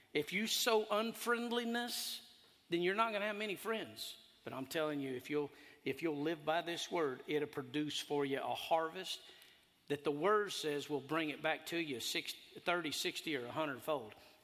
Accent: Casa Grande, Arizona, United States; born there; my dad worked for John Wayne the Duke when I was born in 1969 in Casa Grande, Arizona.

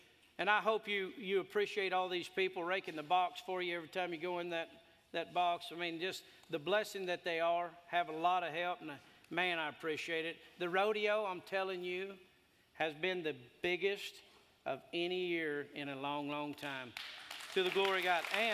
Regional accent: New Mexico, United States; I was from New Mexico, yeah.

